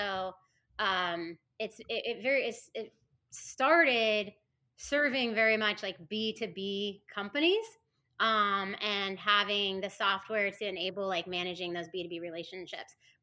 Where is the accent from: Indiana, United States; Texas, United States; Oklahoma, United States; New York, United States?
Indiana, United States; Lebanon; I grew up in Lebanon. It's just northwest of Indianapolis.